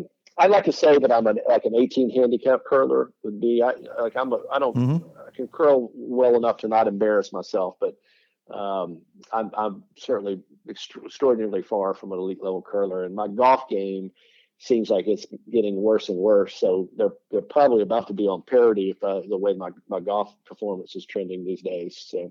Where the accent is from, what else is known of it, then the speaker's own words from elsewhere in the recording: South Carolina, United States; It was just literally that I was from South Carolina.